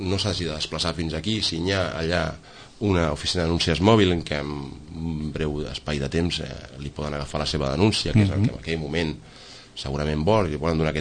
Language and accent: Catalan; Gavà, Catalonia, Spain; jo soc de fill de Gavà, llavors quan era més jove venia a Sitges com tothom d'aquí als voltants